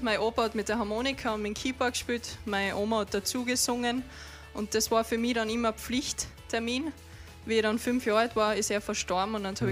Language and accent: German; Styria, Austria; die raudelt ein bisschen, sagt man bei uns in der Steiermark.